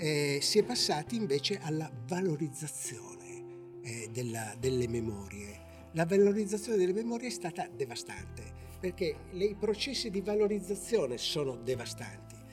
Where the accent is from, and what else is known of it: Sardinia, Italy